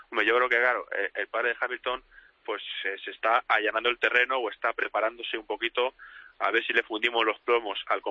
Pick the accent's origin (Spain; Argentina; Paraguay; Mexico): Spain; como españoles que somos